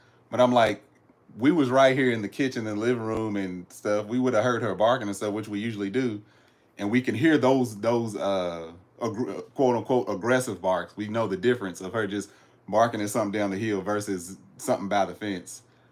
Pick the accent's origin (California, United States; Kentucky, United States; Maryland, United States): Kentucky, United States; but I'm from Kentucky, y'all. We do game hunting.